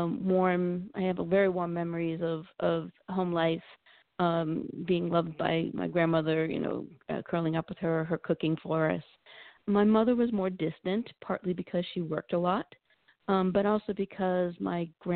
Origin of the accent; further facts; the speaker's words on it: Massachusetts, United States; I'm actually from Massachusetts, and I've only been in Georgia for about 5 years. But I was born just outside of Boston